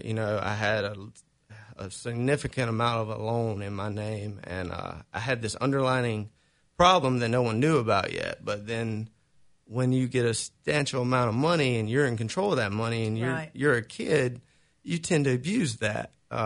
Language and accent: English; Georgia, United States; I basically born and raised in South Georgia. I come from a good family on both sides.